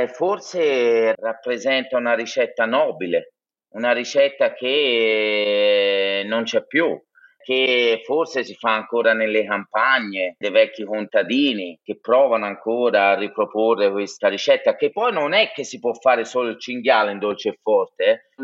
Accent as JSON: {"language": "Italian", "town": "Prato", "region": "Tuscany", "country": "Italy", "said": "Io sono di Prato, originario, quindi Firenze è molto vicino a me."}